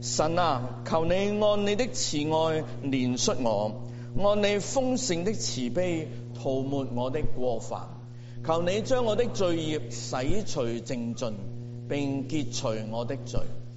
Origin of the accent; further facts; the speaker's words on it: Hong Kong; 这些是我们香港人即是集体回忆的一部分